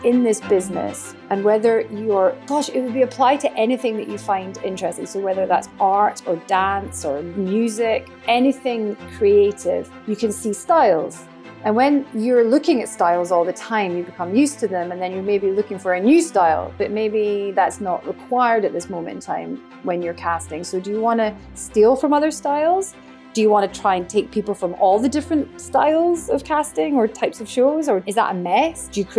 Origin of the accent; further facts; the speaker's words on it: Scotland, United Kingdom; I have a lens of the world as a Scottish female of a certain age from a middle-class background.